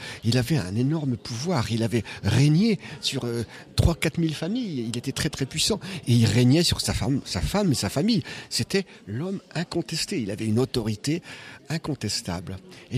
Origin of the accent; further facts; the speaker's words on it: Brittany, France; Nous sommes bretons de la Bretagne et nous venons à ce congrès